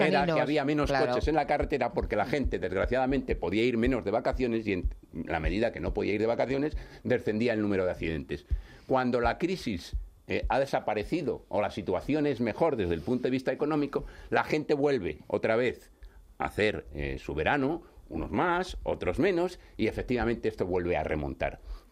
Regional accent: Asturias, Spain; Sí, soy de Asturias.

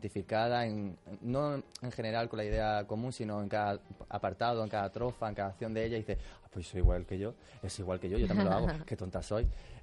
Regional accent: Málaga, Andalusia, Spain; now in Madrid, Spain; somos de Málaga, vivimos en Madrid

